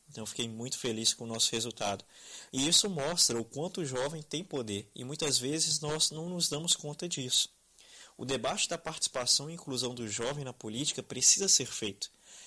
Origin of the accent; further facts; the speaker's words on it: Contagem, Minas Gerais, Brazil; tenho 20 anos e sou de Contagem.